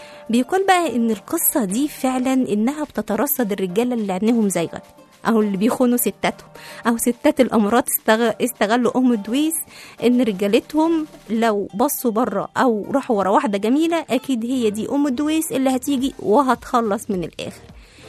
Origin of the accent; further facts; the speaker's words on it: Egypt; ده غير النداهة اللي موجودة عندنا في مصر